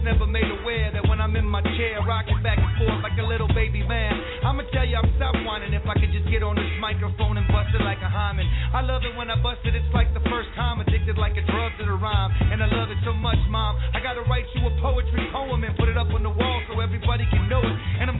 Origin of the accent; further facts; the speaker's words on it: Albuquerque, New Mexico, United States; right here. I'm from Albuquerque, man, I'm loving this right here.